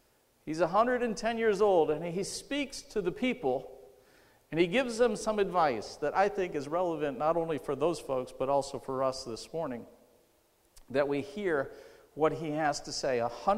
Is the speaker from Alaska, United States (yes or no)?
no; New York, United States; I was raised up in Western New York. It took me a lot of years to finally say, hey, I'm a Texan, I'm a Southerner.